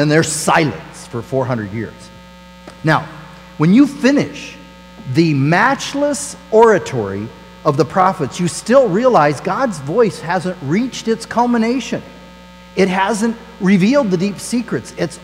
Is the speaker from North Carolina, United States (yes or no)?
no; Nebraska, United States; I grew up in Nebraska. You know what's on the northern border of Nebraska? The Missouri River.